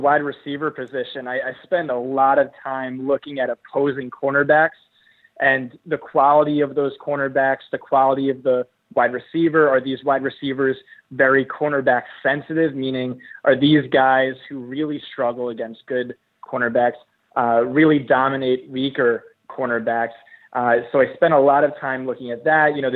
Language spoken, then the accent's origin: English; New Jersey, United States; Yeah, I'm from New Jersey. Been playing fantasy since I was like 10 years old.